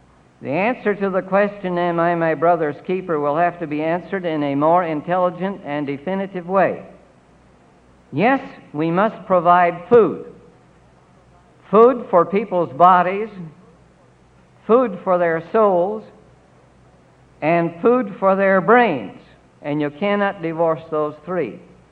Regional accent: River Forest, Illinois, United States; Some of you might know that I come from River Forest. It's in Illinois.

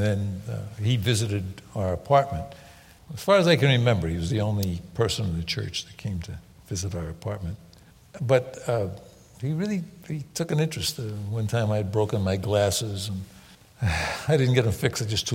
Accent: New York City, New York, United States; Well, I grew up in New York. And in an area of New York that's one of the toughest areas in the city.

